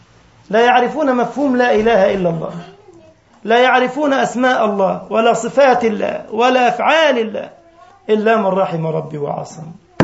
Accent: Egypt; حتى عندنا في مصر يقول لك ايه لما يلاقي واحد مستعجل

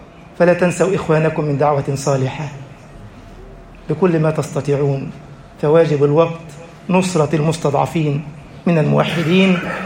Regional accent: Egypt

